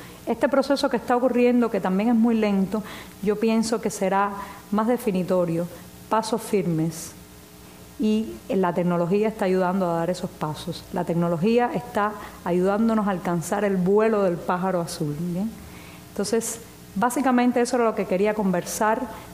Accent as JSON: {"language": "Spanish", "country": "Cuba", "said": "No dejemos que la propaganda oficial nos separe, no dejemos que el discurso del poder nos enfrente como cubanos"}